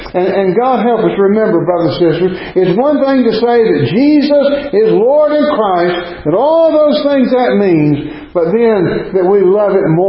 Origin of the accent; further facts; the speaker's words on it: Wrightsville, Georgia, United States; not all that far from where I grew up in Wrightsville, and between there and Macon.